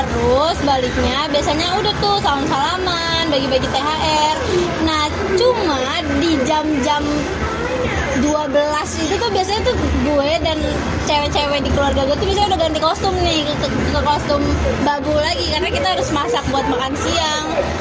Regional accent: Depok, West Java, Indonesia; also born or lived in Bogor; emang setiap lebaran gue enggak pulang kampung karena kebetulan kampung gue itu ada di Depok sama di Bogor.

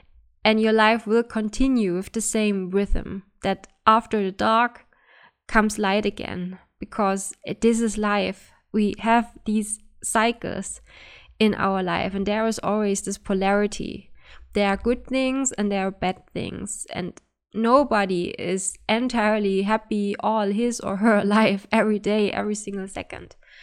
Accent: Germany; English is a second language; now in Helsinki, Finland; I could not go to my home country, Germany, to see my family for Christmas. So I've stayed alone in Helsinki

